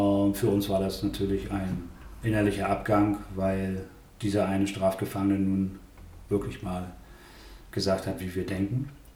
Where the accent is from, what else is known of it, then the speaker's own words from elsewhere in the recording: Rostock, Mecklenburg-Vorpommern, Germany; born there; Ich wurde 1963 in Rostock geboren